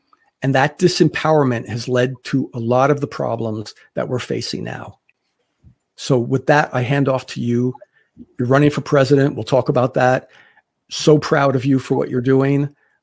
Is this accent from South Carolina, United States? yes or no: no; Rutherford, New Jersey, United States; also born or lived in Hackensack; I was born in Hackensack and grew up in Rutherford, in a very ethnic community.